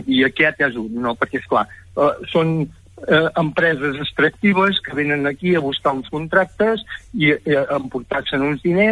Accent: Palafrugell, Catalonia, Spain; sóc una persona de Palafrugell.

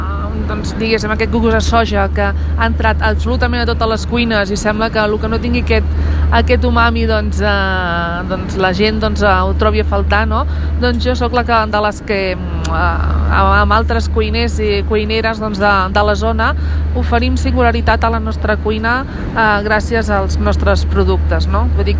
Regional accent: Palau-sator, Catalonia, Spain; a Palau Sator, al meu poble natal.

